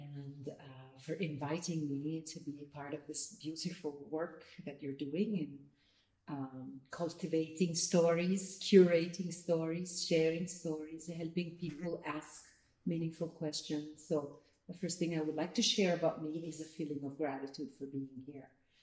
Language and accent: English; Italy; I was born and raised in Italy.